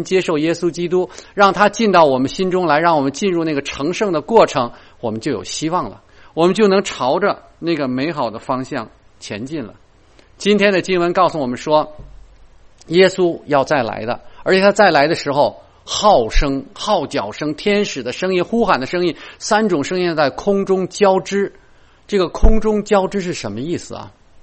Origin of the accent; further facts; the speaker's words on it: Beijing, China; 我说我这是从小在这长大的，我以前在这儿的地方往西一看呢，一直能看到西山